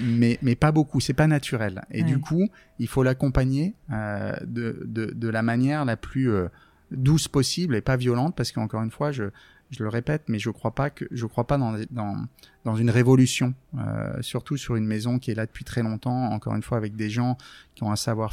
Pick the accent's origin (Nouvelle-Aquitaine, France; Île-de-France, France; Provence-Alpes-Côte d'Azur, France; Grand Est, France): Nouvelle-Aquitaine, France; Limousin, c'est un peu plus que mon enfance parce que c'est ma vie. Aujourd'hui, j'y retourne très régulièrement. C'est là où je me ressource.